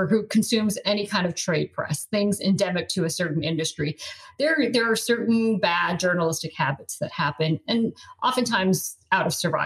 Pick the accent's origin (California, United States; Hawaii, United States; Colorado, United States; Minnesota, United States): Colorado, United States; also born or lived in New York; I grew up in Colorado and I just hate being cold, which sounds trivial, but it was a real quality of life situation.